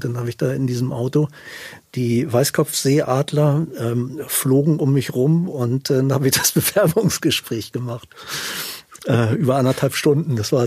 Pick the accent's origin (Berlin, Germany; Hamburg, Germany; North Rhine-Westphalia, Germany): Hamburg, Germany; Weil ich bin im Süden von Hamburg groß geworden und hatte immer einen wahnsinnigen Naturbezug.